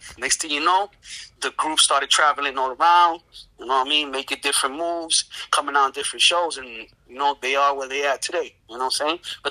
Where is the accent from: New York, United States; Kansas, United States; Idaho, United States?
New York, United States; Harlem; Well, I grew up in Harlem, you know what I mean?